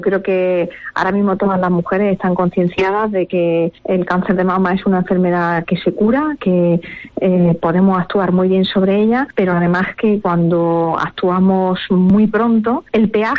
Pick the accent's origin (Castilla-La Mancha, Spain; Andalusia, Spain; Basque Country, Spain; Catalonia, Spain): Andalusia, Spain; now in Toledo, Spain; yo soy andaluza y tengo un corazón andaluz, pero Toledo me ha dado todo lo importante de la vida. Me ha dado mi vida profesional, conocí a mi marido aquí, tengo 2 hijos toledanos ya.